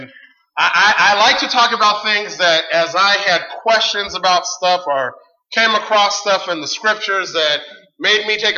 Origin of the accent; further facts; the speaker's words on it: California, United States; So growing up in California, I used to be a fighter.